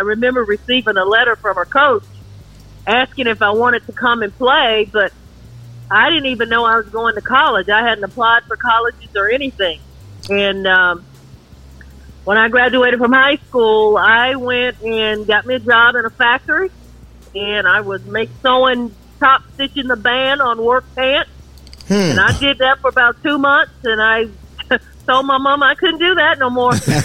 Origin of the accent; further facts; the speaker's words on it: Monroe, Georgia, United States; I'm from Georgia, a little small town called Monroe.